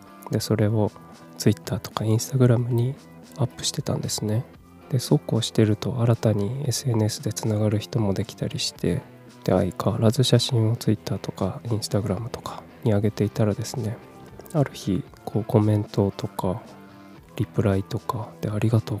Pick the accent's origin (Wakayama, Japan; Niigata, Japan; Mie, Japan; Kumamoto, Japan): Kumamoto, Japan; also born or lived in Tokyo; 3月に仕事を辞めてから、東京から地元の熊本に帰ってきました。